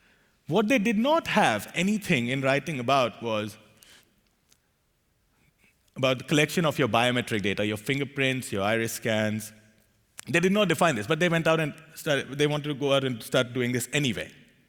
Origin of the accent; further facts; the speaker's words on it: India; And one of the subsidies I get as being an Indian citizen is subsidies on the cooking gas we use at home to cook food every day.